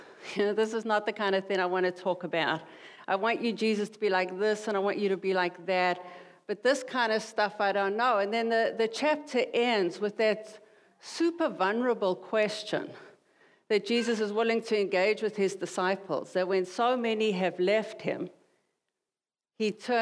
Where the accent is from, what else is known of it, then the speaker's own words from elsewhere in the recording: South Africa; I'm a missionary from South Africa.